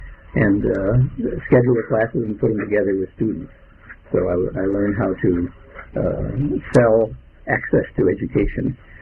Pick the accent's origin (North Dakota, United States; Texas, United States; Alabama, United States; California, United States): California, United States; San Francisco; So I have a Latin background. I was raised in San Francisco.